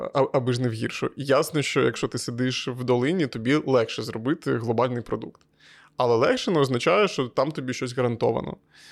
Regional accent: Kyiv, Ukraine; Я з Києва

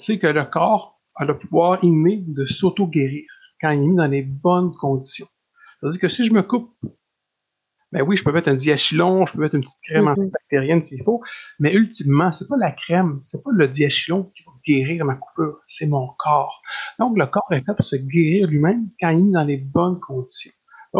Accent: Trois-Rivières, Quebec, Canada; Donc, je viens de Trois-Rivières.

